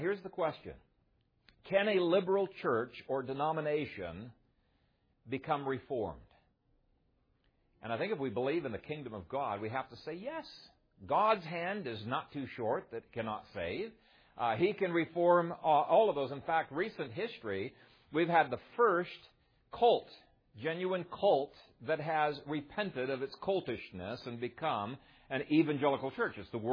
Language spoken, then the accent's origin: English; Ethiopia; I grew up in Ethiopia, and we had to study a little bit of the history of Ethiopia.